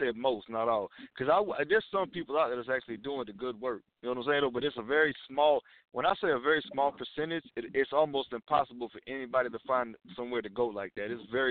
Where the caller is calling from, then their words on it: Georgia, United States; I'm calling from Georgia.